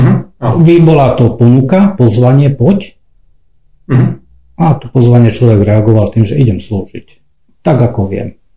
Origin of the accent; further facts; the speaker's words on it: Ždaňa, Košice Region, Slovakia; od nás z farnosti, odkiaľ ja pochádzam, farnosť je Čania, ja pochádzam zo Ždane